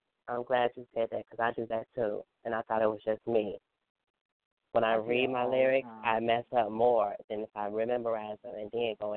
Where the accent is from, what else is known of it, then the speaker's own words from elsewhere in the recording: Chicago, Illinois, United States; Yes, born and raised in Chi-Town, Southside